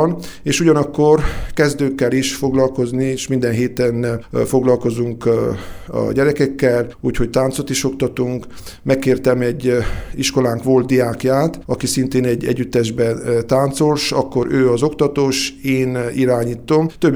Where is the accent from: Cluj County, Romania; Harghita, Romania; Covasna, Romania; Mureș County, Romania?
Harghita, Romania; Cașinu Nou; Én magam is egy olyan tájegységről származom, kászoni vagyok, amelyik egy elég archaikus hagyomány őrzött meg, Hargita megyében Csík mellett, vagyis úgy is lehetne mondani Csíknak a része